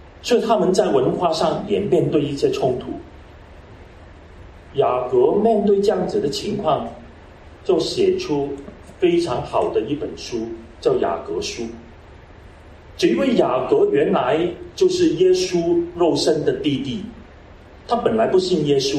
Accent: Hong Kong; 因为我从香港来的，香港的文化跟国内的文化跟台湾的文化不一样

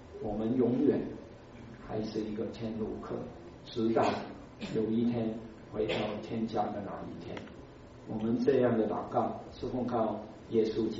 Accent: China; 我们中国人就知道了

